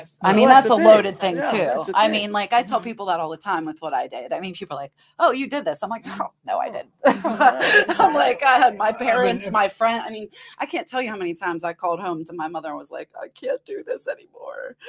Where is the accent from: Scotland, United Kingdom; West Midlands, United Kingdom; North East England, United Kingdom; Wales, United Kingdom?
North East England, United Kingdom; Newcastle; I'm from Newcastle. I grew up in Newcastle.